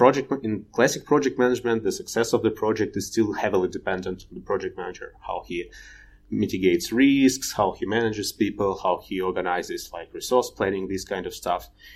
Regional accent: Russia; English is a second language; moved away as an adult; also born or lived in Cyprus; now in Berlin, Germany; I'm originally coming from Russia, but currently I work and live in Germany, in Berlin.

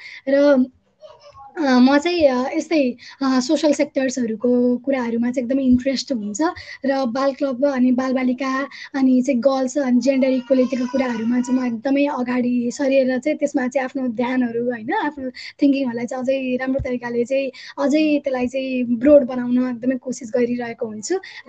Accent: Gaidakot, Gandaki Province, Nepal; also born or lived in Lamjung; म लमजुङमा जन्मिएँ, बट नवलपुर, गैडाकोट नवलपुरमा चाहिँ म हुर्केको, र त्यहीँ एजुकेसन पनि अहिले पनि त्यहीँ नै निरन्तरता छ।

